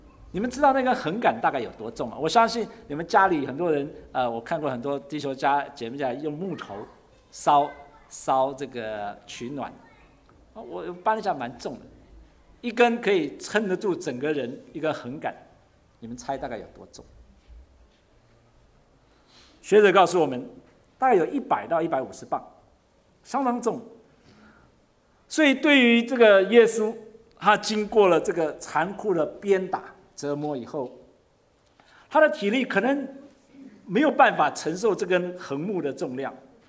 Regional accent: China; 我想我们中国人常常要斩首示众

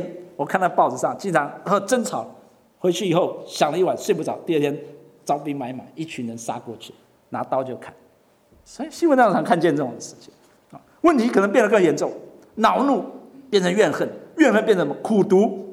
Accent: China; 我们中国人很喜欢把它隐藏起来，当作没一回事。

